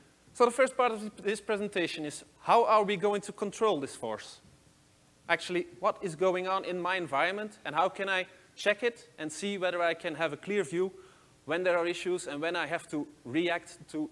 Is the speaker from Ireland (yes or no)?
no; Belgium; English is a second language; I'm from Belgium.